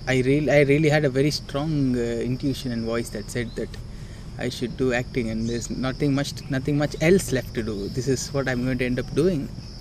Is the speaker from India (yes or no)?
yes; Chennai, Tamil Nadu, India; I was brought up and raised in Chennai.